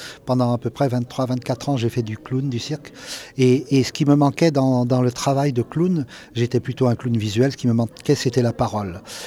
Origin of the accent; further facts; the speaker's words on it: Auvergne-Rhône-Alpes, France; Le rapport que j'ai eu aux plantes, c'est quand j'étais petit, j'étais dans le Puy de Dôme, Auvergne.